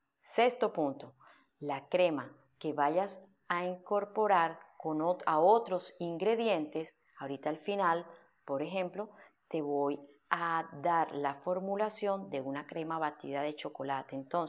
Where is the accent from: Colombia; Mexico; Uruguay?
Colombia; Barranquilla, Atlántico; Esto aplica mucho para ciudades como Barranquilla, Colombia, desde la cual estoy o es mi ciudad de origen y donde vivo.